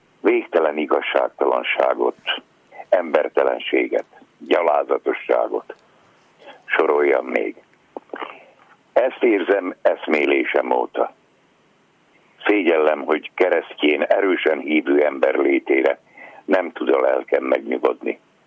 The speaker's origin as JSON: {"language": "Hungarian", "region": "Upper Hungary", "country": "Slovakia", "tie": "born or raised there", "said": "De mivel az Isten akaratából erre a területre születtem, itt vagyok otthon, itt a Felvidéken."}